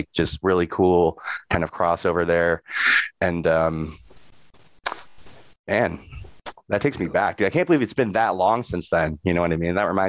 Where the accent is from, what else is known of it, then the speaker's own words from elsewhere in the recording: Michigan, United States; I grew up in Michigan. So they had already taken over my high school by 1995.